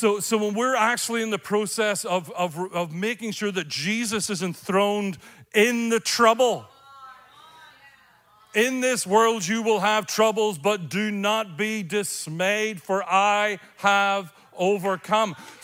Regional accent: Northern Ireland, United Kingdom; So we're from Northern Ireland.

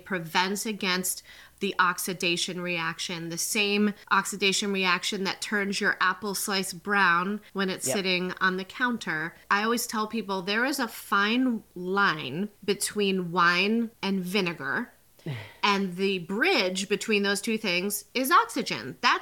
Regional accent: New Jersey, United States; not only growing up in New Jersey, but I think we're definitely the same generation.

